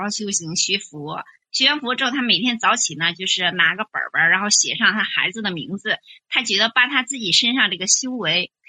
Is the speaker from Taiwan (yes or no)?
no; Hebei, China; now in Beijing, China; 啊，不，我们老家就是河北的吗？